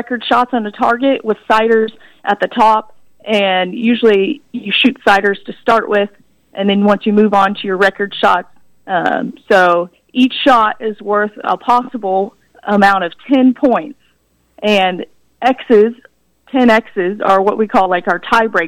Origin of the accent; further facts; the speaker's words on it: Emporia, Kansas, United States; So, as a, like you said, born and raised in Emporia, Emporian person.